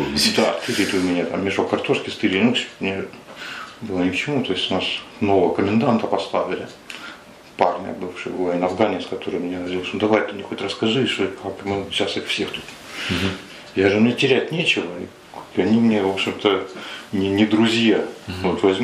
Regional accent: Stavropol Krai, Russia; born there; Нет, я родился на Ставрополье.

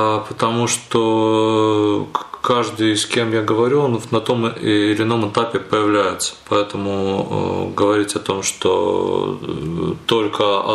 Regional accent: Kharkiv, Kharkiv Oblast, Ukraine; Ну и там, конечно, я же как харьковчанин

